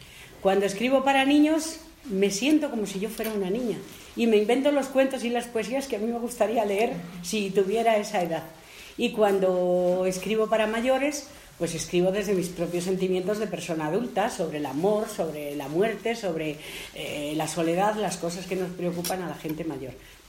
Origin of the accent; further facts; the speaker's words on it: Madrid, Community of Madrid, Spain; porque yo soy madrileña y vivía en Madrid. Entonces Madrid es una ciudad enorme, llena de coches, de humo, de contaminación, de gente.